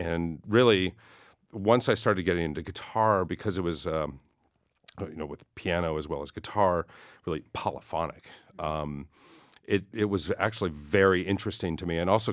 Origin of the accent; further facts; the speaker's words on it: California, United States; growing up in the Silicon Valley